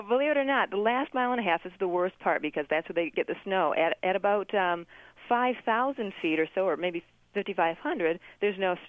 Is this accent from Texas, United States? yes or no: no; Michigan, United States; I'm from Michigan, so he looked for the coldest, greenest place close to Las Vegas that would keep me happy and keep me from being homesick.